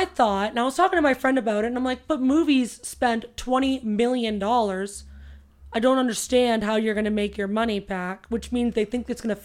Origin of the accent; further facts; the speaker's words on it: Canada; Either way, we're Canadian, right?